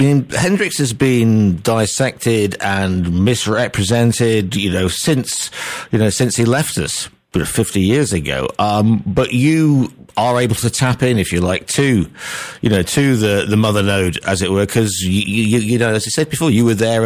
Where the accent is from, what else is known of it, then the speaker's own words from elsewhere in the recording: United Kingdom; being a Brit